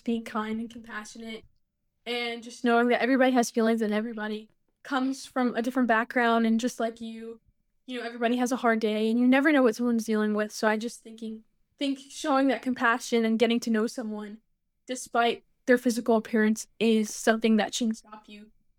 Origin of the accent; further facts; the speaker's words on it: Brooklyn, New York, United States; I'm from Brooklyn. I'm from Williamsburg. I'm a New Yorker.